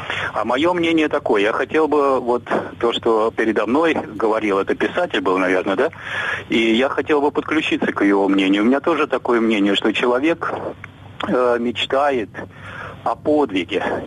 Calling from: Germany; я звоню из Германии.

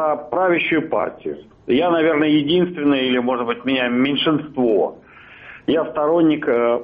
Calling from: Norilsk, Krasnoyarsk Krai, Russia; Но я звоню с Сибири, это Заполярье, город Норильск.

